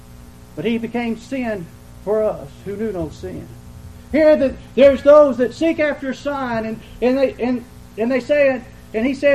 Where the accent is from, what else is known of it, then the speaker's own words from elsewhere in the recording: Del Rio, Texas, United States; also born or lived in Corpus Christi / Pettus; I actually am a native Texan, and I was born in Corpus Christi, and I started to school in Del Rio, Texas, and then went to Pettis, Texas.